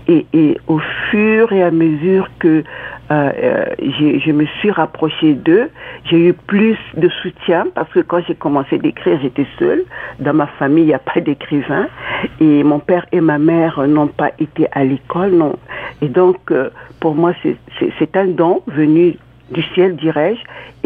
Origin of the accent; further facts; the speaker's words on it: Republic of the Congo; au Congo-Brazzaville, parce que je viens du Congo-Brazzaville